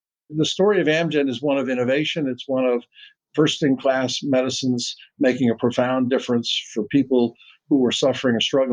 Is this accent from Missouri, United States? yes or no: no; Columbus, Ohio, United States; I grew up in Columbus, Ohio, where the lawns are lush, and I learned to cut them and bag them as a young 12, 13-year-old.